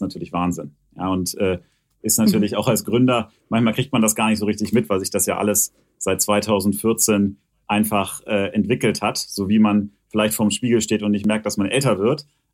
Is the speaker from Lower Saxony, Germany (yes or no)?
yes; Hanover, Lower Saxony, Germany; born there; Und ich komme ja gebürtig aus Hannover